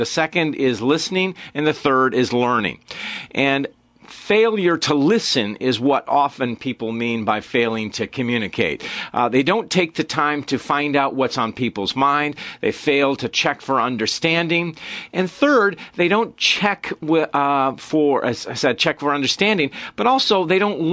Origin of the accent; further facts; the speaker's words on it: Ann Arbor, Michigan, United States; also born or lived in Ohio; I can say, Rob, I live a half mile from where I was born. I'm an Ann Arbor kid.